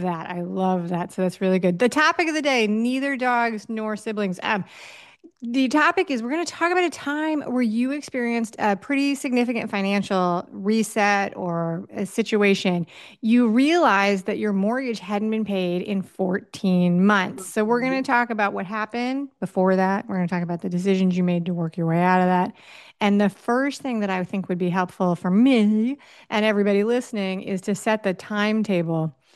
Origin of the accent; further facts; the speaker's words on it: New York City, New York, United States; I grew up in New York City. If you were to be inside my noggin, my brain, as I record anything for this show or anywhere else, you would hear me reminding myself to slow down.